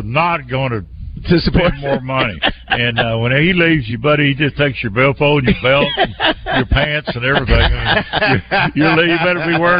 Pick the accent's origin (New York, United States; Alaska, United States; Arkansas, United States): Arkansas, United States; Grady; and I'm from Grady and Tamo, so that was the connection. We were both from down in the South Arkansas